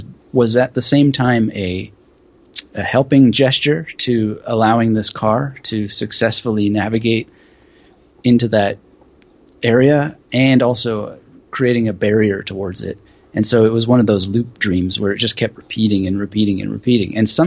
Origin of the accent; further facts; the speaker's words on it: British Columbia, Canada; now in Australia; I mean, I'm from British Columbia originally, so I long for mountains